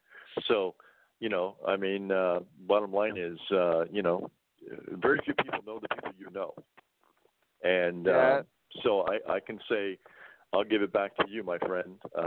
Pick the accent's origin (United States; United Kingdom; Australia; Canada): Canada; Toronto, Ontario; And, I'm Canadian and I came from Toronto